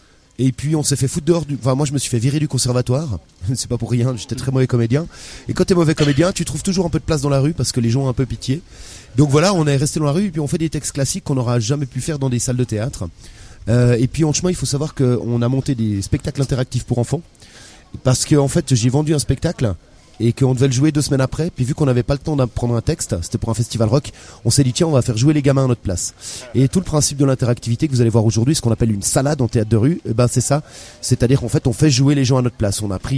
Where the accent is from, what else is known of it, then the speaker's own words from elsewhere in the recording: Jura, Switzerland; Je viens du Jura suisse.